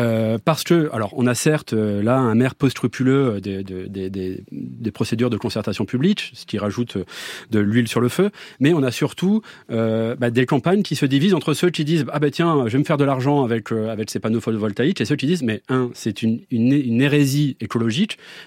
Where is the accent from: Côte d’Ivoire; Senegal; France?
France; Nouvelle-Aquitaine; dans les Pyrénées-Atlantiques. plutôt occidentale, dans le petit village où vit mon frangin, ou pas loin de là où j'ai grandi